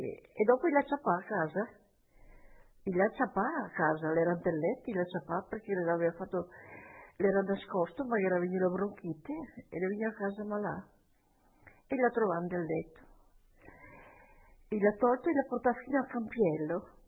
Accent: Novaledo, Trentino-Alto Adige, Italy; born there; sono nata a Novaledo il 26/7/21.

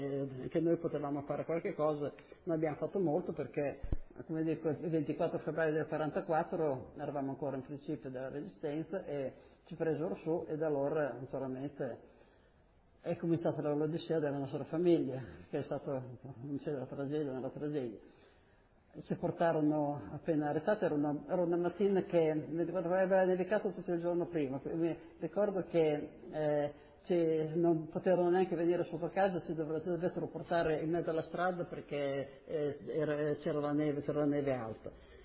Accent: Bologna, Emilia-Romagna, Italy; sono nata a Bologna il 26 agosto del 25 e sono sempre abitata a Bologna

